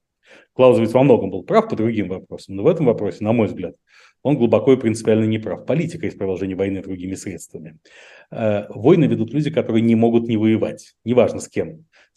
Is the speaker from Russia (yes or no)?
yes; Russia; moved away as an adult; also born or lived in Soviet Union; Этот год открыл для меня необходимость покинуть страну, Российскую Федерацию, в которой я родился. Родился я в Советском Союзе. Ну, в общем, страну, в которой я вырос, и которую покидать не собирался.